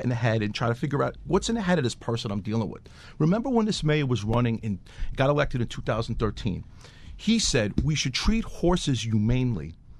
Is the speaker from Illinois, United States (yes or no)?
no; Brooklyn, New York, United States; You know, we had spoken earlier, I'm from Brooklyn